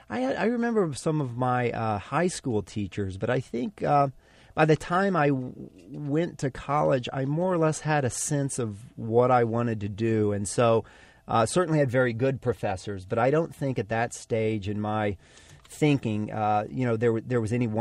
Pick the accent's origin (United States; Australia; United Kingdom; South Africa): United States; Houston, Texas; Yeah, I was an undergraduate at University of Texas at Austin. I grew up in Houston.